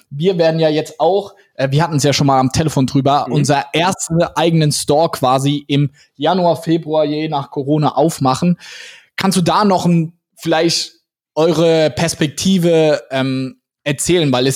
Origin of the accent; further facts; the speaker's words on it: Mannheim, Baden-Württemberg, Germany; Wir kommen ja aus Mannheim